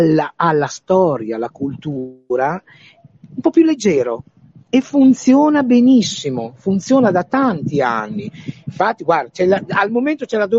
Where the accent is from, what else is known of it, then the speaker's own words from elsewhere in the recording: Emilia-Romagna, Italy; Anche se io sono romagnolo, però va bene.